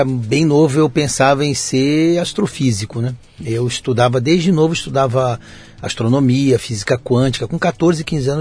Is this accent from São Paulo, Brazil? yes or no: yes; Santos, São Paulo, Brazil; born there; Xará, nasci em Santos, na cidade de Santos, na Baixada.